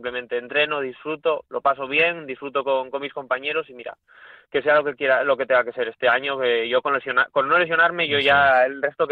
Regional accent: Asturias, Spain; moved away as an adult; salí de Asturias con 25 añitos, que costó porque, bueno, cuesta salir de aquí de Asturias

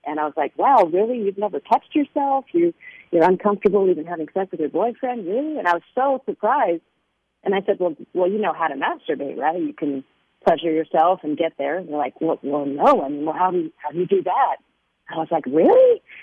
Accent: San Francisco, California, United States; Yeah, I grew up in San Francisco in the 70s, and my parents were hippies, and there was no shame around sexuality.

